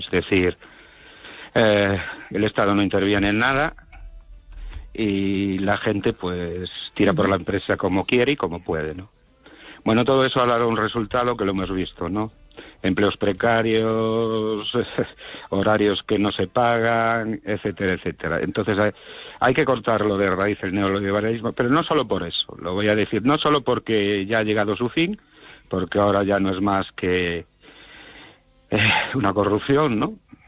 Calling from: Ourense, Galicia, Spain; de Orense.

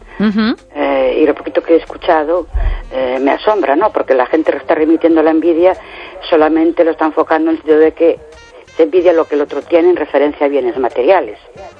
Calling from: Ourense, Galicia, Spain; de Orense.

